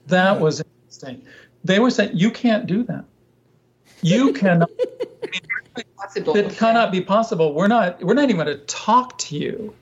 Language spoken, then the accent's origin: English; Ohio, United States; No, I was there as a child, but I grew up in Ohio, working right. class Ohio.